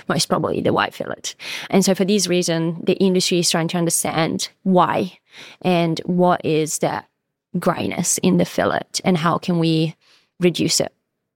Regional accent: Liguria, Italy; also born or lived in French Polynesia; I'm originally from Italy in a small fishing village in the coast near Genova. By the Cinque Terre, everyone loves it because it's a beautiful place.

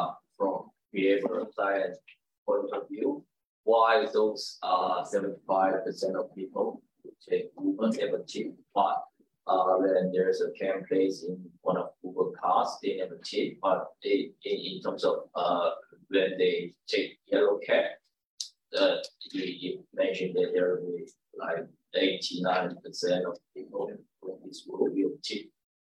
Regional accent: China; English is a second language; I'm from China.

